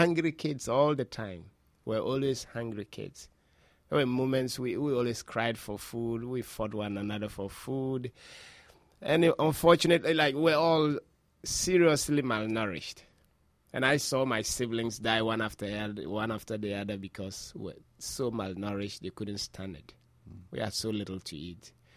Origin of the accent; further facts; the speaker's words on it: north, Ghana; I come from just one of those small little villages in Ghana, in the way up north and the middle of nowhere. Now, growing up in a little village, I grew up in a village where I've never seen electricity while growing up as a child in that village.